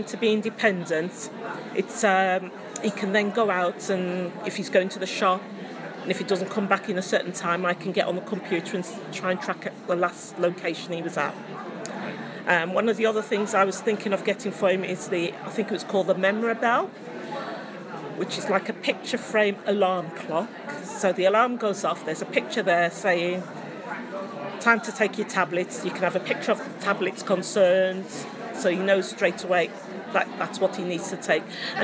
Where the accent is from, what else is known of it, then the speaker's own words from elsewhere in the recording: East Midlands, United Kingdom; I'm from Rutland.